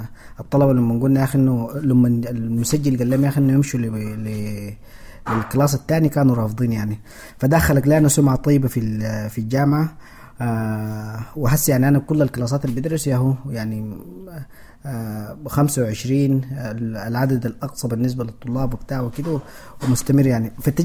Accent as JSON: {"language": "Arabic", "region": "Darfur", "country": "Sudan", "moved": "as an adult", "lives_now": "United States", "said": "أنا جيت من السودان، ومن السودان جيت من دارفور لهنا لأمريكا. صحيح درست أنا لغة إنجليزية في السودان وعملت الماجستير هنا"}